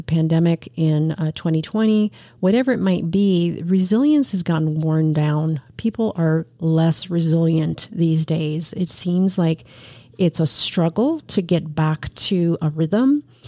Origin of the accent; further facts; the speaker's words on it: New York City, New York, United States; born there; And I was born in New York City. But I think living between those two cultures were so different. You know, we spoke Spanish at home, spoke English at school.